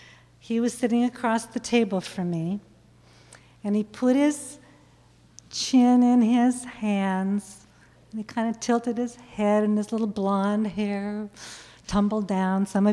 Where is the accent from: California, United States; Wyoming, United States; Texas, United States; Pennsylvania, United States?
California, United States; Oakland; born there; And I was born in Oakland, California.